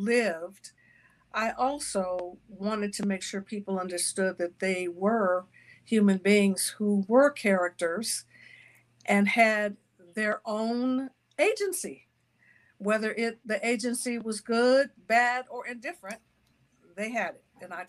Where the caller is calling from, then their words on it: Oakland, California, United States; I am with you from the Southeast Hills of Oakland, California, the home of the Ohlone, who had no word for war.